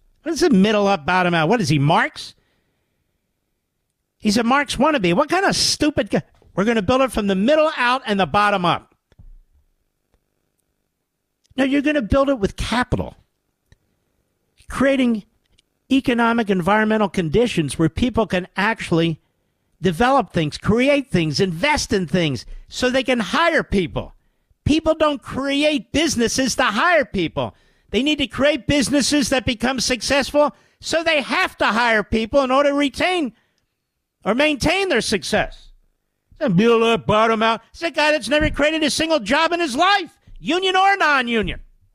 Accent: Pennsylvania, United States; But here he is in Pennsylvania, my home state.

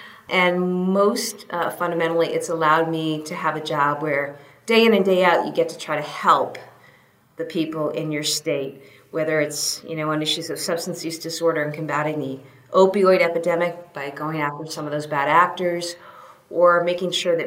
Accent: New Hampshire, United States; So I grew up in New Hampshire, right? And when you grow up in New Hampshire, it's the presidential, you know, season every 4 years.

